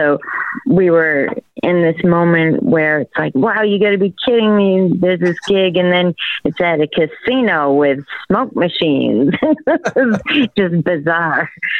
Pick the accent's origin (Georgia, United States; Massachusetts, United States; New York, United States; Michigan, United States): Massachusetts, United States; accent: Massachusetts/Boston; So it's like, it's kind of like where I grew up. It sounds like my accent, you know, it's very Massachusetts or Boston.